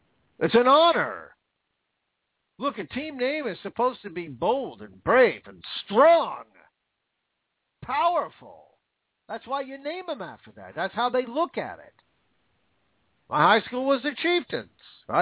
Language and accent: English; Vancouver, Washington, United States; If anybody's listening from my hometown in Vancouver, Washington, a little suburb out there in the middle of nowhere called Philida.